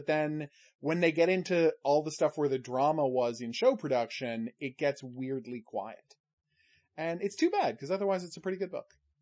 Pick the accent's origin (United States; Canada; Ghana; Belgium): Canada; we're Canadian, so I just wanted to recommend it to people